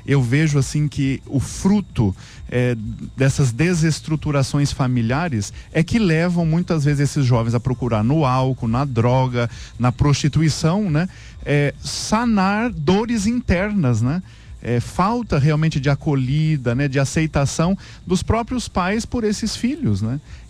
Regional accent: Urânia, São Paulo, Brazil; Agora eu estive recentemente na minha terra, né? Lá no interior de São Paulo, Urânia

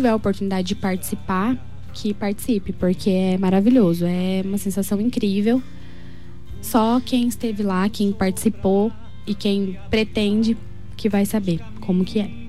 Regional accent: Dourados, Mato Grosso do Sul, Brazil; Sou daqui mesmo, de Dourados.

